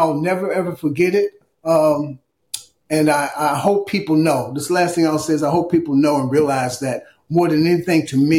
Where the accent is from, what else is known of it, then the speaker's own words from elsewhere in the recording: Chicago, Illinois, United States; Junior and I met when we were in high school. East Chicago. I'm from Chicago.